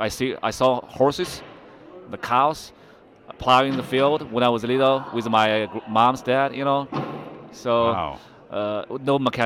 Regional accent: China; moved away as an adult; now in United States; I grew up in China, and I came to this country as a student in 1998. I went to school in Phoenix

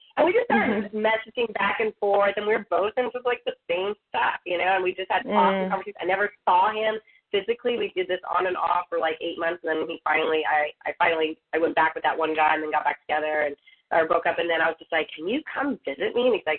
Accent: Saudi Arabia; born and raised in Saudi Arabia.

